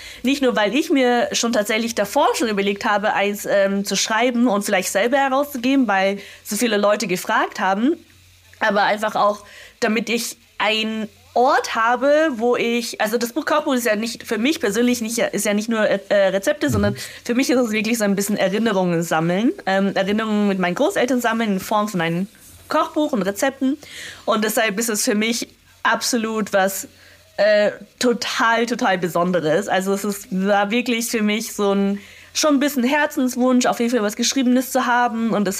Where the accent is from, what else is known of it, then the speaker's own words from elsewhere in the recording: China; born there; German is a second language; es ist nicht per se meine Muttersprache in dem Sinne, weil ich das nicht als erste Sprache gelernt habe und auch nicht in dem Land geboren bin. Also ich bin ja auch nicht in Österreich oder in einem deutschsprachigen Land geboren, ja, sondern in China.